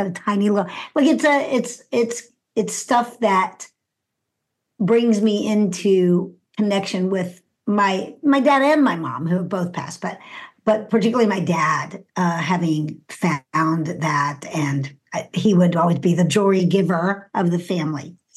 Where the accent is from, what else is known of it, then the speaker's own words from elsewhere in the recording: Houston, Texas, United States; So I grew up in Houston, Texas, and I am Jewish.